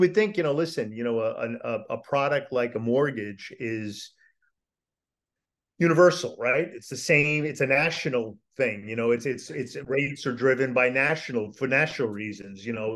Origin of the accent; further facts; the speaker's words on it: New York, United States; Now, I'm from New York.